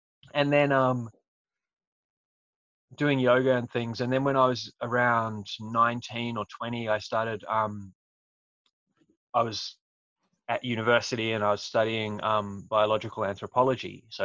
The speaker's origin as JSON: {"language": "English", "country": "New Zealand", "tie": "born or raised there", "said": "So as a kid, growing up in New Zealand and, you know, running around in the forest and whatever"}